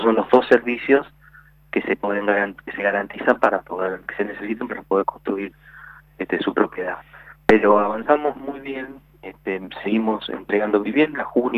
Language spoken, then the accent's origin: Spanish; Bariloche, Río Negro, Argentina; quienes somos de Bariloche